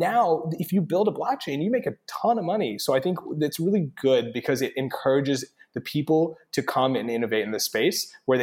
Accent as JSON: {"language": "English", "town": "Lubbock", "region": "Texas", "country": "United States", "tie": "born or raised there", "said": "Honestly, it was a blast. It was the most fun."}